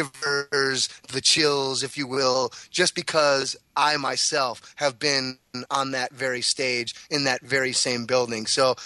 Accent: Milwaukee, Wisconsin, United States; I grew up in Milwaukee, first and foremost, and that's where the Democratic debate was the other night.

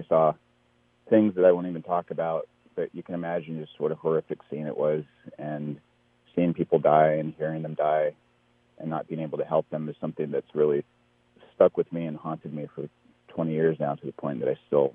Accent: California, United States; And I came back to California. I'm from the Bay Area.

